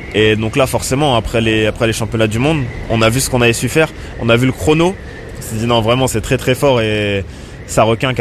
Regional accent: Saint-Denis, Île-de-France, France; En temps normal, j'aime pas qu'on dise que je suis parisien, parce que je suis banlieusard.

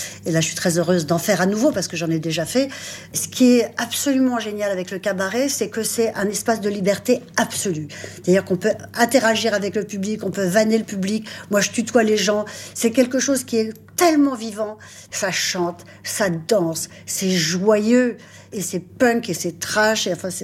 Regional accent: New York, United States; accent: American; Central Park, dans une des tours historiques de New York qui s'appelait El Dorado Towers. Pardon pour mon accent américain. Mais voilà. Donc, c'est vraiment l'enfance, quoi. L'enfance est américaine

